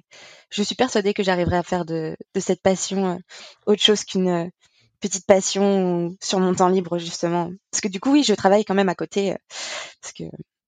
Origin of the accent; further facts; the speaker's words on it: Normandy, France; Je suis normande. J'ai 23 ans. Je vais bientôt sur mes 24.